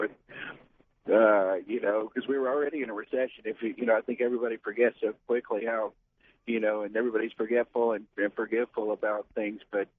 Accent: Jacksonville, Florida, United States; now in Columbus, United States; I said, well, I'm in Columbus, but I'm from Jacksonville, so I was kind of waiting on Jacksonville.

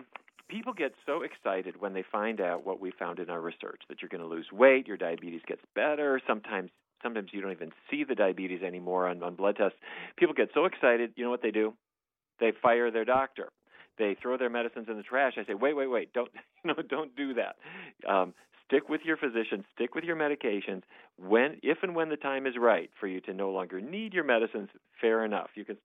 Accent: Fargo, North Dakota, United States; I grew up in Fargo, North Dakota. I suppose people have seen the movie, and that might be their image of it.

